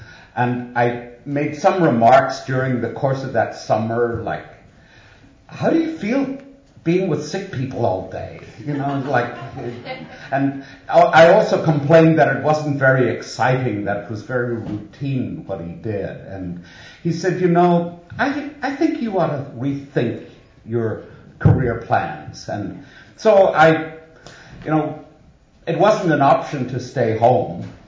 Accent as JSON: {"language": "English", "region": "Northern Ireland", "country": "United Kingdom", "tie": "born there", "said": "But anyway, I was born in Northern Ireland"}